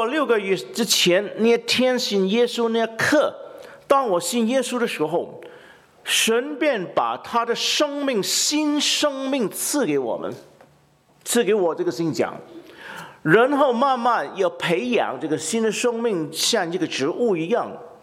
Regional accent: Guangdong, China; 尤其是我们广东人这两个字很难倒，我们一个是 SI， 一个是 XI

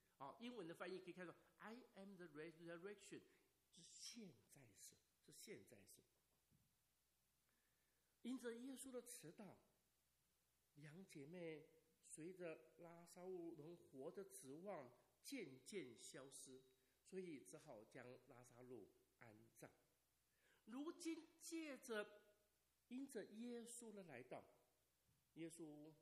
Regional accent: China; 可能我们中国人看不太懂

